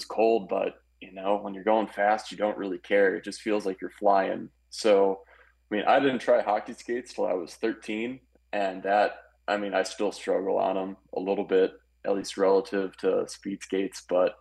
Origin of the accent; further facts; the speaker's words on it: Glen Ellyn, Illinois, United States; Oh, yeah, growing up in Glen Ellen. Yes, born and raised, great town. Went to Ben Franklin, Hadley, and Lombard West.